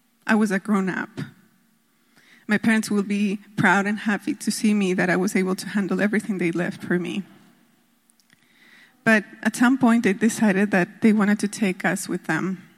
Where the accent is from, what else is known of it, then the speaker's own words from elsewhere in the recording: Andean region, Ecuador; English is a second language; moved away; also born or lived in Spain; I am from the Andean region. They didn't send me to my town, but it didn't matter. I went to the mountains, and after a decade of being in Spain, I finally was in college, and I was going back to my country.